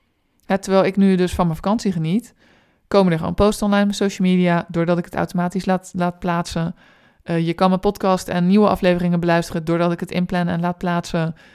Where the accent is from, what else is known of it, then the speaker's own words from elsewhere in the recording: Rotterdam, South Holland, Netherlands; Ik ben een Rotterdamse.